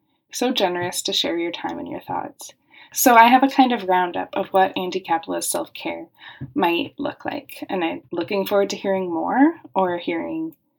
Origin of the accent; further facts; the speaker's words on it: Calgary, Alberta, Canada; I grew up going to libraries all the time, whenever I could, whether I was in Calgary where I grew up or in Toronto visiting my family